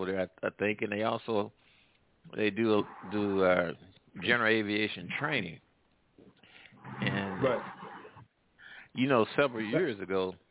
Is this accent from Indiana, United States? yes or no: no; St. Louis, Missouri, United States; Well, I'm from St. Louis, and I played semi-pro baseball.